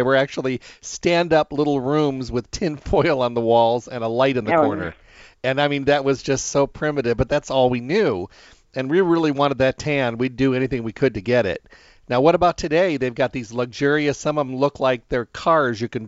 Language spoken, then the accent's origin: English; Midwest, United States; we were lifeguards growing up in the Midwest